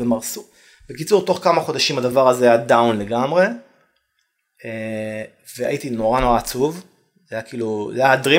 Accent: Kiryat Shmona, Northern District, Israel; ואני גם חשבתי שאני הכי התחתית, אני כאילו בא מקריית שמונה.

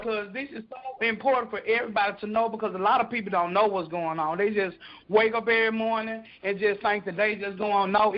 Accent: Shreveport, Louisiana, United States; And I'm from Shreveport, Louisiana.

